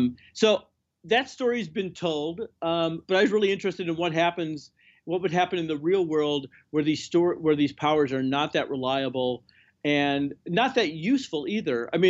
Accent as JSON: {"language": "English", "town": "Chicago", "region": "Illinois", "country": "United States", "tie": "born or raised there", "said": "I grew up in Chicago. I know the suburbs."}